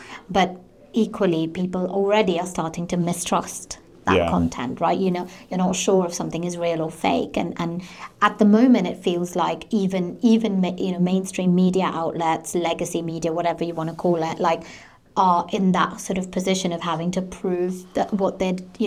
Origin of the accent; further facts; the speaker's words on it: India; And as I said, I didn't grow up here. I grew up in a very different, I grew up in India.